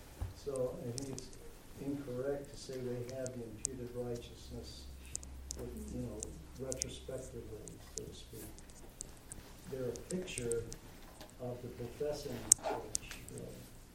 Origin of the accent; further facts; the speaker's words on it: United States; Yeah, right, by birth. I'm an American.